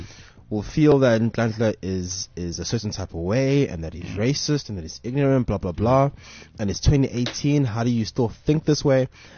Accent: South Africa; first language Tswana; English is a second language; Because if my first language is Tswana, and my second language is Zulu, and my third language is Xhosa, and whatever, because an average black person actually speaks four different languages.

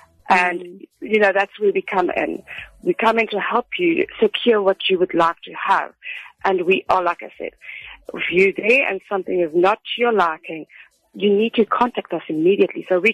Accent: South Africa; You know, in South Africa, we'd like to say, you know, use an Uber, because you as a South African know how to use that.

